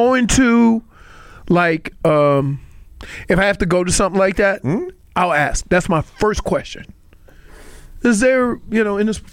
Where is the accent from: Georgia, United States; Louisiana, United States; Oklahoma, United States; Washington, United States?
Louisiana, United States; New Orleans; I grew up in New Orleans.